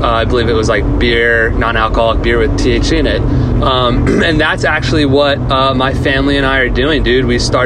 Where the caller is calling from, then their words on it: Florida, United States; I'm calling in from Florida.